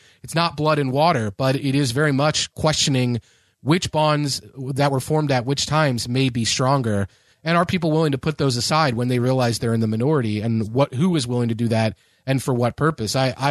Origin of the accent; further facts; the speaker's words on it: Melbourne, Kentucky, United States; I think that Kelly and I have this Melbourne mind meld going on because that is my hometown in Kentucky.